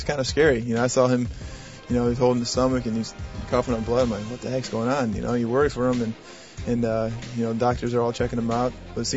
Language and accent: English; Chicago, Illinois, United States; I played college ball in Michigan. I grew up in Chicago, so I'm all for it.